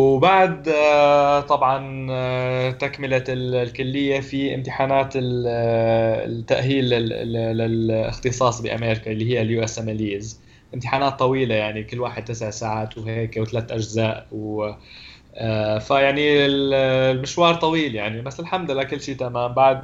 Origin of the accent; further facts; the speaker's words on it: Syria; ونحن بسوريا بيقولوا هداك المرض بدل ما يقولوا سرطان